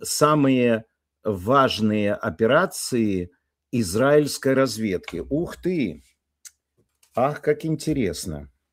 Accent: Ukraine; now in Germany; А я из Украины, которая выпускала Запорожец

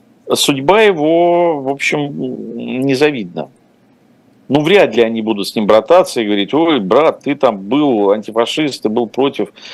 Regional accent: Ukraine; now in Russia; прожив там те же 20-30 лет в России, но при этом родился и вырос в Украине, я российский режиссер

